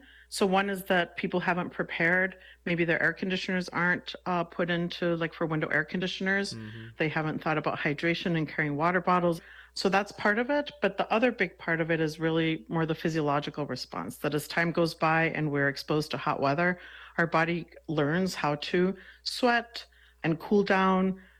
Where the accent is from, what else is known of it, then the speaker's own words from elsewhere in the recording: Mexico; I grew up in Mexico